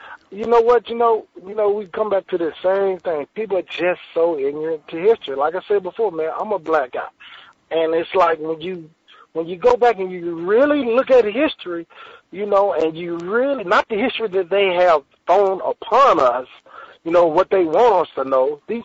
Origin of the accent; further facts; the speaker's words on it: the South, United States; I'm a Confederate soldier, god dang it, you know. I'm from the South.